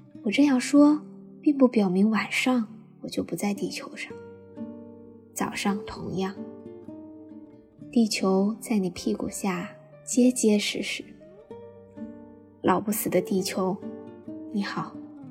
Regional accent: Chongqing, China; 大家好，我是来自重庆的

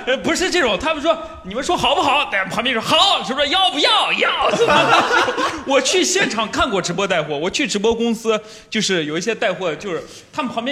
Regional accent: China

